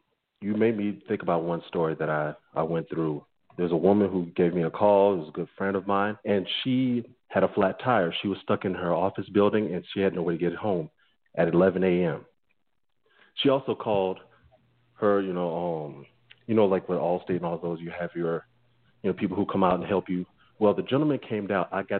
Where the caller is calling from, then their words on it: Denver, Colorado, United States; from Denver, Colorado.